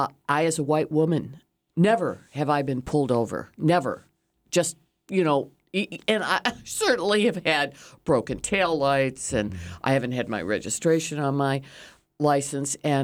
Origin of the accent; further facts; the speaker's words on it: Illinois, United States; Given I grew up in Illinois, I should have known that.